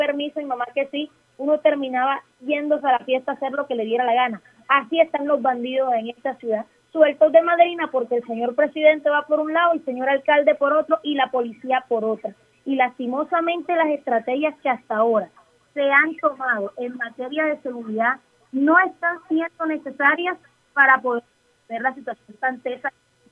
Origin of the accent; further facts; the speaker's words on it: Barranquilla, Atlántico, Colombia; De la fiesta más bonita, de la fiesta más importante que tenemos como barranquilleros